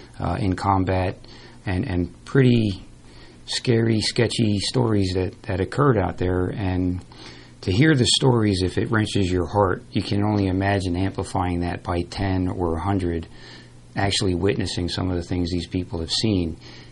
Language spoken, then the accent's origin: English; Clifton, United States; No, and even growing up in Clifton as a kid, I mean, we're talking mid-70s.